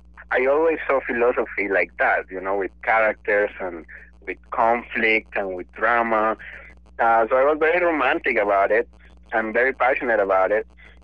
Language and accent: English; Colombia; English is a second language; moved away as an adult; now in Los Angeles, United States; I am from Colombia, and I have a background in philosophy. I did a master's degree in philosophy in Colombia, and after that I came to Los Angeles because I wanted to pursue a career in filmmaking.